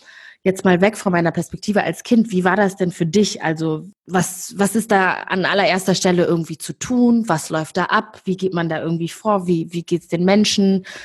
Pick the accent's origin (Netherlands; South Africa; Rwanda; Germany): Rwanda; ich bin in Rwanda geboren und aufgewachsen, habe den Genozid überlebt und wir sind dann eben nach unserer Flucht, als der Genozid dann zu Ende war, dann wieder zurück nach Kigali gekommen.